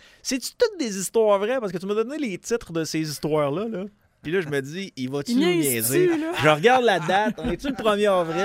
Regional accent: Quebec City, Quebec, Canada; je viens du centre-ville de Québec.

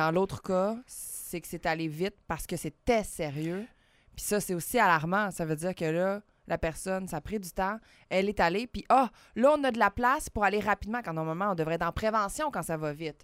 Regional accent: Quebec, Canada; en tant que Québécois

